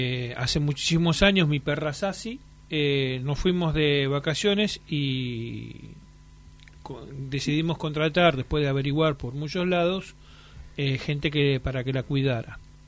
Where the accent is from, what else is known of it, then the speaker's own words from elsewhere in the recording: Buenos Aires, Argentina; anduvo ahí todo por Flores Floresta, yo soy de Floresta.